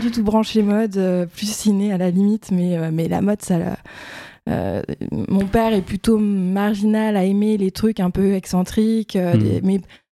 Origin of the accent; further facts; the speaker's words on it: Pessac, Nouvelle-Aquitaine, France; Alors, si on commence aux racines, moi je viens de Bordeaux